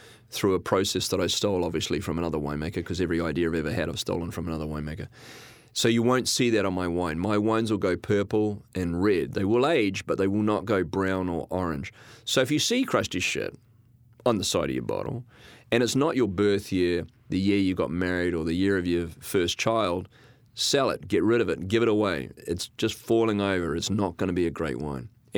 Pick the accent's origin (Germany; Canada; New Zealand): New Zealand; now in California, United States; I'm a winemaker from California, originally from New Zealand